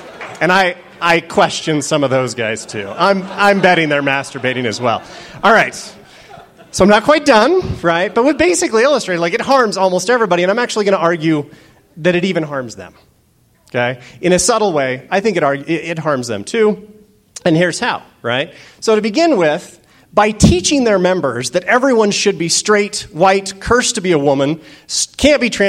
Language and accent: English; Utah, United States; I love coming to Utah. I'm from Utah, right? I love coming to visit family.